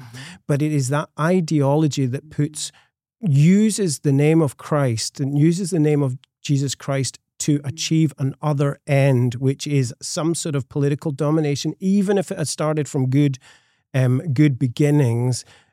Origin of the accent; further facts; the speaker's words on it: Scotland, United Kingdom; Now, as a Scotsman, I have